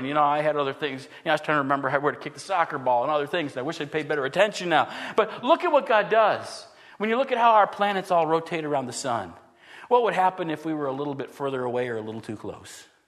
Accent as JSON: {"language": "English", "region": "New York", "country": "United States", "said": "You know, I came from New York State."}